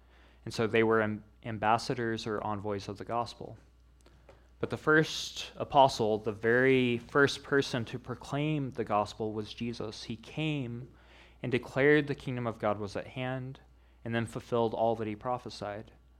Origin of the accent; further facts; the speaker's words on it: Missouri, United States; was back in my home state of Missouri.